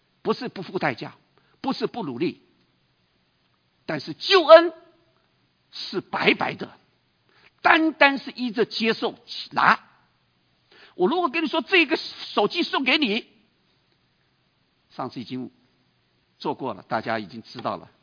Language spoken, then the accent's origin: Chinese; China; 我们中国人